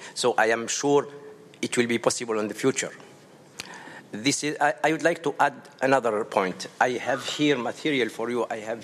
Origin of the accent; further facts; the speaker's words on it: Tunisia; I am from Tunisia.